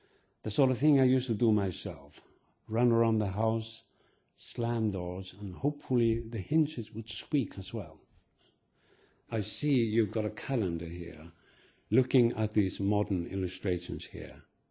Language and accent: English; Akureyri, Northeastern Region, Iceland; English is a second language; I grew up in Akureyri, which was then a small town in the north of Iceland. And there were five of us children.